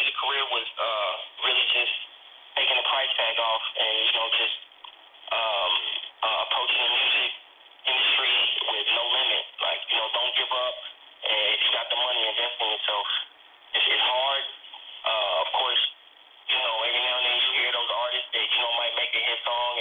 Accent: Oklahoma City, Oklahoma, United States; now in Atlanta, United States; I'm from Oklahoma City, Oklahoma. I just recently moved to Atlanta, probably about like 3 weeks ago, and I love it.

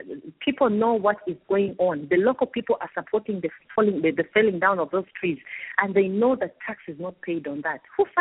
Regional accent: Chililabombwe, Copperbelt, Zambia; born there; Yes, I was born in Chilabombwe myself.

